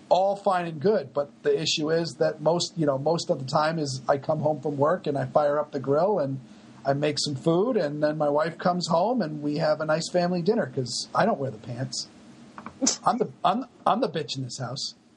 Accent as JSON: {"language": "English", "region": "New England", "country": "United States", "said": "I'm from New England. I never gave a shit about that stuff."}